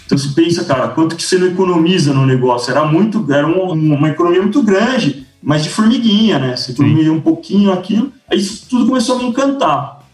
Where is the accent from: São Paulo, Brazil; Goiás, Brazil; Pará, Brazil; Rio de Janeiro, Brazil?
São Paulo, Brazil; Eu sou um cara que nasci em São Paulo, cresci em São Paulo.